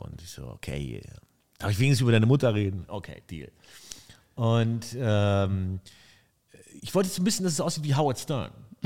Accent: Munich, Bavaria, Germany; Ich komme ja aus München so ein bisschen, ne?

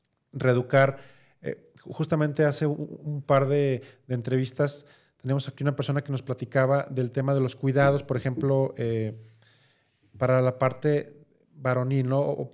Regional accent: Guadalajara, Jalisco, Mexico; somos tapatíos los dos

